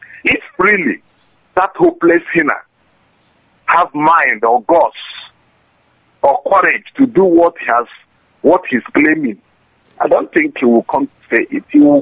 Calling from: Valencia, Valencian Community, Spain; I'm calling from Valencia, Spain, the coordinator for Valencia, by the grace of God.

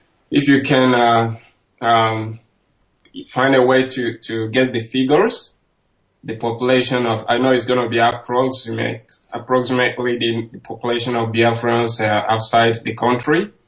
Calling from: Adelaide, South Australia, Australia; I'm calling from South Australia.

